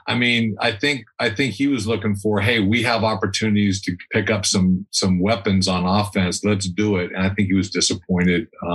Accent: Bakersfield, California, United States; I grew up in Bakersfield. He's a Bakersfield guy.

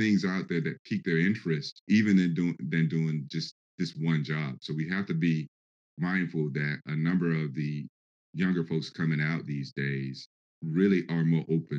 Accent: the South, United States; I'm originally from the South

